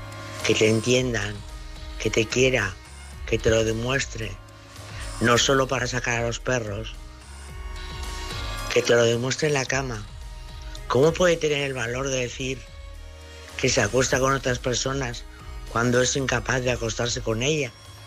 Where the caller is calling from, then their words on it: Navarre, Spain; corresponsal de Navarra.